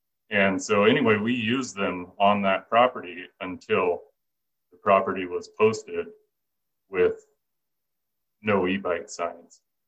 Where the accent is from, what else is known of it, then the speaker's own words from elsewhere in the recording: Goldendale, Washington, United States; I'm from Klickitat County in Goldendale, Washington.